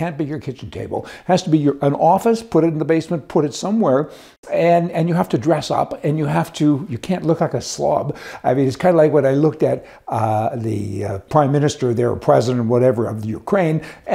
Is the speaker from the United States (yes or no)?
no; Canada; I'm a half-breed still because I'm Canadian and I'm also American. So I'm a dual citizen.